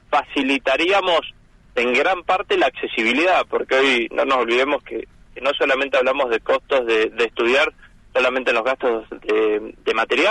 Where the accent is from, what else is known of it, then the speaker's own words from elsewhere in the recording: Ingeniero Huergo, Río Negro, Argentina; Sí, sí, soy nacido, criado acá en Huergo, tercer generación acá en la localidad.